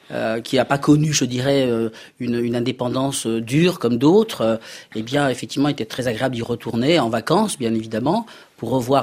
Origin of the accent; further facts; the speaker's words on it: Tunisia; also born or lived in Strasbourg / Paris; now in France; une vie absolument admirable avec des générations de ma famille qui étaient dans ce pays. Et donc nous avons quitté la Tunisie pour aller nous installer à Strasbourg puis à Paris.